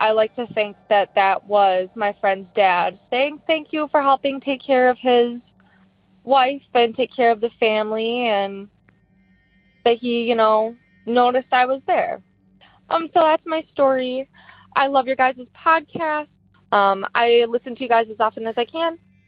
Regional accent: Wisconsin, United States; I am from Wisconsin.

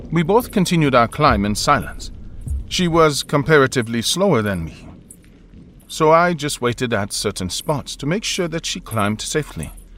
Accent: Mumbai, Maharashtra, India; returning to my hometown of Mumbai.

